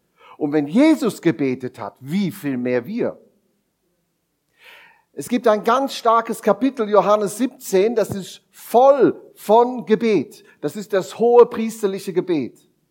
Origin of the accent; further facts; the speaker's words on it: Germany; now in Morgarten, Switzerland; mit meiner Familie und einer lieben Frau, eine Bernerin, das ist ja auch schon international, ich als Deutscher und unsere drei Kinder.